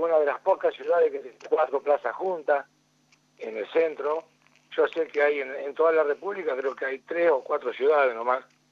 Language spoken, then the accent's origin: Spanish; Casilda, Santa Fe, Argentina; born there; Nací en Casilda hace 55 años, sí, señor.